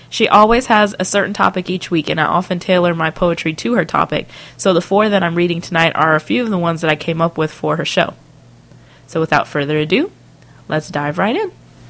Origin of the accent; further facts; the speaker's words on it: Las Vegas, Nevada, United States; I had been enjoying my hometown of Las Vegas for a week at the beginning of June, enjoying my family